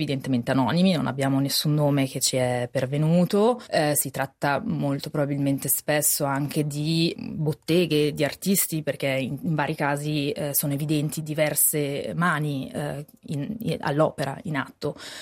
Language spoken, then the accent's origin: Italian; Ticino, Switzerland; essendo io nata e cresciuta in Ticino